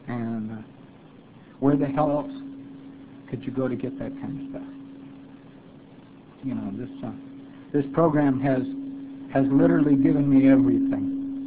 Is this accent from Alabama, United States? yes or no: no; Portland, Oregon, United States; also born or lived in Chicago, Illinois; I was born in Chicago, Illinois, and I moved pretty soon after I was born, I guess, to Portland, Oregon, and that's where I grew up.